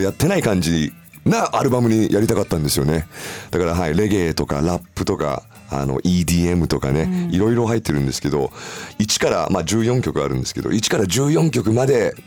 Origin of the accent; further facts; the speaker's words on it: Hawaii, United States; moved away as an adult; もうハワイでもうなんだろう、23歳までずっと生まれ育ちで住んでて